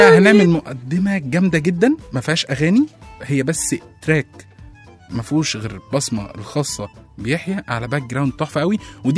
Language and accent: Arabic; Egypt; احنا طبعا مصريين بنحب نحط التاتش بتاعنا